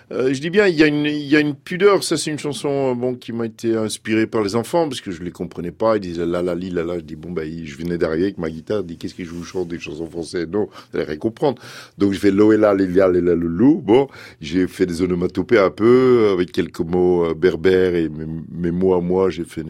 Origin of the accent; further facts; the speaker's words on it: Netherlands; French is a second language; Normalement, je suis néerlandais.